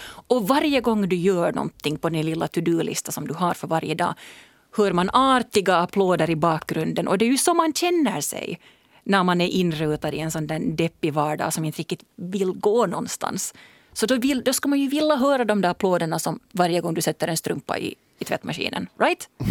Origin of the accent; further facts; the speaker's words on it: Finland; Så det är just så som vi finländare vill ha det.